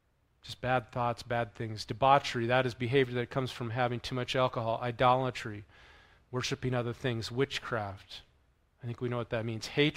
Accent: North Dakota, United States; accent: North Dakota; moved away; I just looked at growing up in North Dakota. You know, there's one thing about North Dakota.

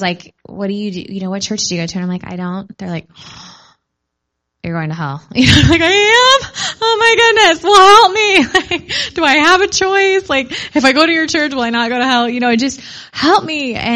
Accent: Tulsa, Oklahoma, United States; I grew up in Tulsa, Oklahoma. So Oral Roberts, Rhema, I mean, you talk about spirit-filled capital, it's Tulsa pretty much.

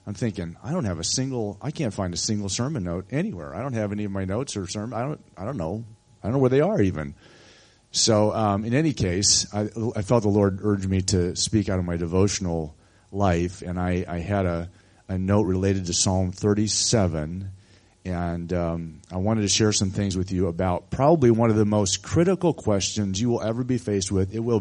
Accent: Midwest, United States; also born or lived in Arizona; we grew up in the Midwest, but it's been a long time since we messed with snow

